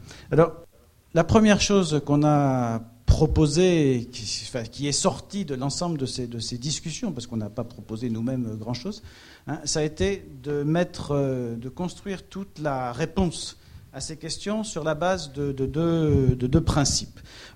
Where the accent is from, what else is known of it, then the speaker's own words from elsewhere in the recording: France; Mais comment est-ce que nous, en tant que Français, on peut dire c'est absolument aberrant de faire ce genre de choses?